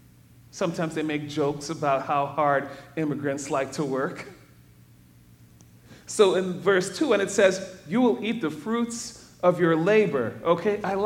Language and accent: English; Detroit, Michigan, United States; And sometimes when people found out that I grew up in the church and I'm from Detroit, they still ask me about cannolis